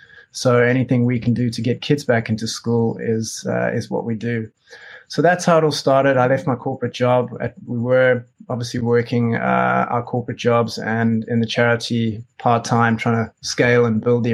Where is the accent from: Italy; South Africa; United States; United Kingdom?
South Africa; now in Australia; I'm originally from South Africa. I immigrated to Australia